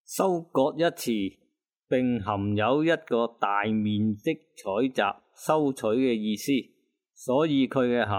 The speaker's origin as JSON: {"language": "Cantonese", "region": "Guangdong", "country": "China", "said": "我哋广东人"}